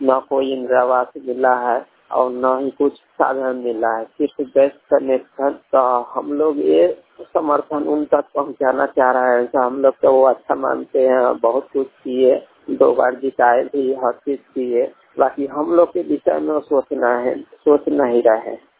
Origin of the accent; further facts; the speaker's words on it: Bihar, India; हम मुजफ्फरपुर जिला के रहने वाले हैं, अभी गुजरात क्षेत्र से बोल रहे हैं। गुजरात क्षेत्र में काम कर रहे हैं, वहाँ से बोल रहे हैं।